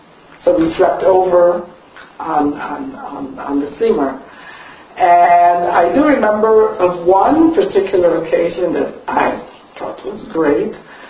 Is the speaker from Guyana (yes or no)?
yes; Guyana; I was born in Guyana, South America.